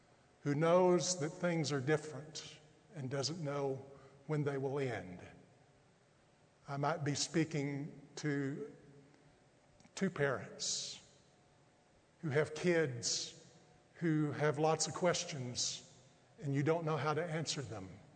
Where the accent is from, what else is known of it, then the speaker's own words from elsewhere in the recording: Brownwood, Texas, United States; I remember when I was a third grade boy growing up in Brownwood, Texas.